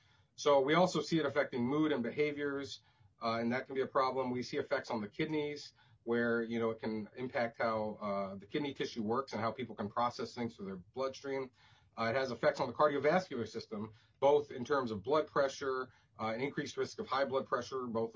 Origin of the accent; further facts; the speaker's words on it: Minneapolis, Minnesota, United States; In particular, I'm African-American. I grew up in North Minneapolis, and I'm a current resident of Northeast Minneapolis near the Lowry Bridge, notably a very industrial area.